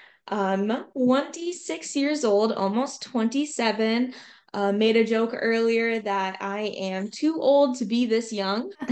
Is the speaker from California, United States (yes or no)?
no; Iowa, United States; now in Minnesota, United States; I'm from Iowa. I currently live in southern Minnesota.